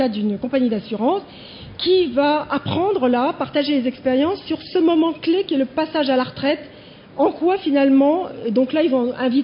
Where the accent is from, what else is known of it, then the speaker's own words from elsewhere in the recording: France; C'est quelque chose qui est en train de se développer aussi chez nous en France.